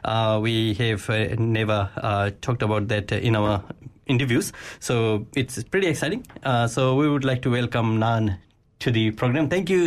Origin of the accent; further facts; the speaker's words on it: Fiji; now in New Zealand; Like when we came to New Zealand, like we are from Fiji, and when we came over here, and then we realized actually soccer is a winter sport.